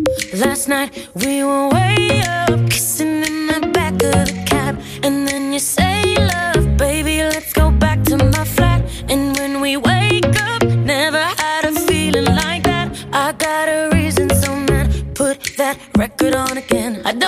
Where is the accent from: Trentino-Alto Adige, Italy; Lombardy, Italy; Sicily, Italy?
Lombardy, Italy; Milan; sono milanese.